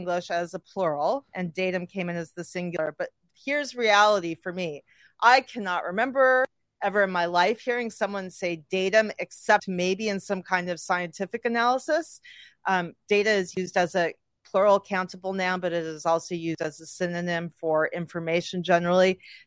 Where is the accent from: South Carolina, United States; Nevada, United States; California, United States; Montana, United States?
California, United States; Los Angeles; I grew up near the Valley in the 80s in Los Angeles.